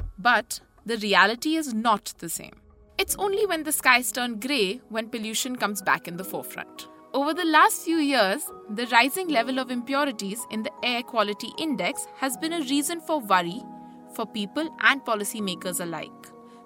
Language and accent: English; Delhi, India; Growing up in Delhi, winters were sacrosanct with the sun.